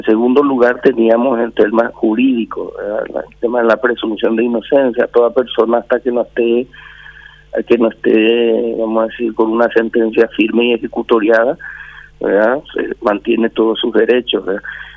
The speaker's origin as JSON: {"language": "Spanish", "country": "Paraguay", "said": "haciéndonos responsables como paraguayos, ¿verdad?, como sociedad, ¿verdad?, le encontramos las vueltas."}